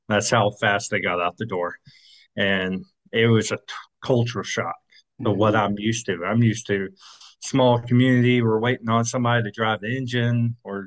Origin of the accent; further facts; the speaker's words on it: Murfreesboro, Tennessee, United States; Where I grew up in Murfreesboro, Tennessee, was a small town at the time. It's not a small town anymore